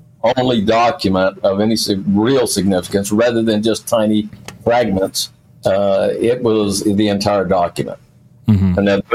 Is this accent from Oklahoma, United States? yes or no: yes; Lawton, Oklahoma, United States; Yeah, I did fire investigations for my hometown here in Oklahoma, Lawton, Oklahoma.